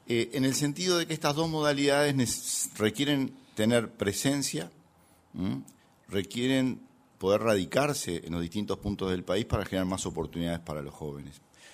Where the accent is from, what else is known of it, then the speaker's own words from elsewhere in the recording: Uruguay; a veces también la humildad es parte de nuestra propia conformación como uruguayos y tenemos que defenderla